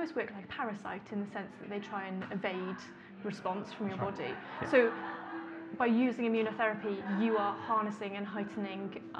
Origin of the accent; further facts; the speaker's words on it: Wales, United Kingdom; for me as a Welsh person, the scientists in Wales are doing to help tackle cancer